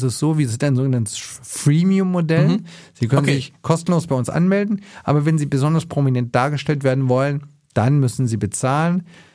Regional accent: Southern Germany, Germany; ich komme selber aus Süddeutschland.

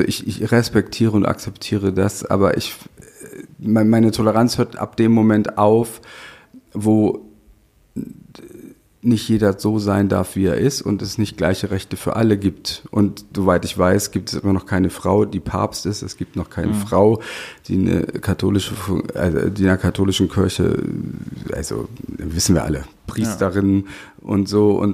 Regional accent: Goslar, Lower Saxony, Germany; ich bin ja in Goslar aufgewachsen, in der Kleinstadt

